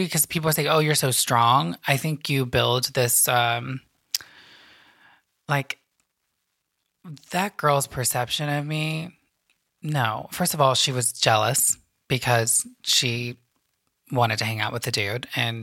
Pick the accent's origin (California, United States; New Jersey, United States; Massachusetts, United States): California, United States; Let me just let you know that there are people like me born and raised in California, mm-hmm. and we speak great English.